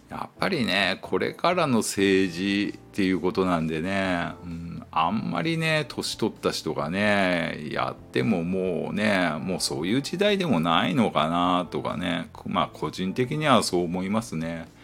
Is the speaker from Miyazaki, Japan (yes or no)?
yes; Miyazaki, Japan; 僕あの九州のね宮崎出身なんで、子供の頃って、まあ台風なんてね、まあ毎年毎年ね来るもんだと思ってたんだけど